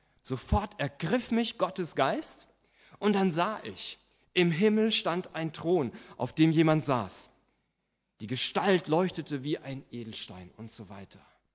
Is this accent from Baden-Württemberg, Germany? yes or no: no; Butzbach, Hesse, Germany; Wilhelm Feller war lange Gefängnispfarrer gewesen in meiner Heimatstadt in Butzbach.